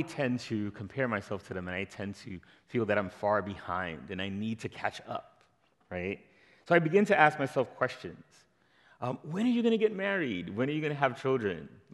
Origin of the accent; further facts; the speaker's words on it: Brooklyn, New York, United States; because I'm a city kid, right? I'm from Brooklyn, New York, and I'm acquainted with noise, right?